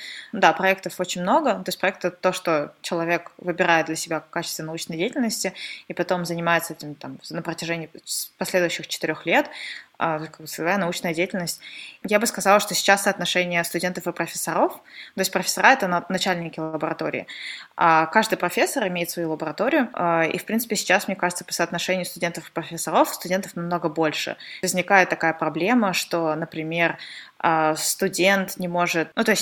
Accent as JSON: {"language": "Russian", "country": "Russia", "said": "То есть, когда говоришь, что я из России, вот, потом люди подходят и говорят, о боже, ну это же так стереотипично."}